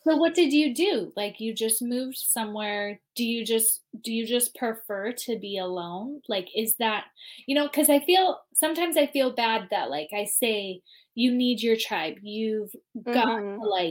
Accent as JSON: {"language": "English", "region": "California", "country": "United States", "tie": "born or raised there", "said": "I grew up in California too."}